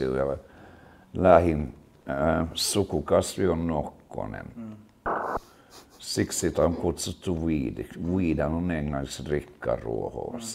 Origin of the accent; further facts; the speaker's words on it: Stockholm, Stockholm County, Sweden; Kun mä kasvoin nuoren Tukholmassa varsinkin, me käytettiin paljon LSD:tä.